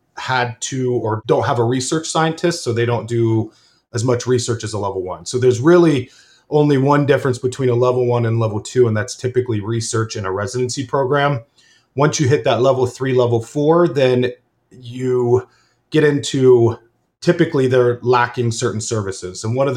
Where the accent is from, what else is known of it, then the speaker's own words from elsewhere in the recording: Ohio, United States; I come from Ohio, and Ohio, we had a lot of farming accidents.